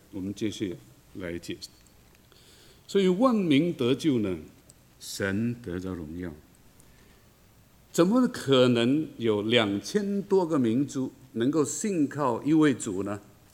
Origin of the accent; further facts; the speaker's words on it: China; 的习俗我们中国人看了眼睛都亮了